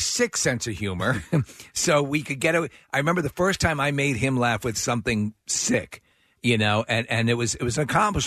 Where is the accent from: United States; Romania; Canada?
United States; New York; I remember there was the East Side Comedy Club, and I'm from New York.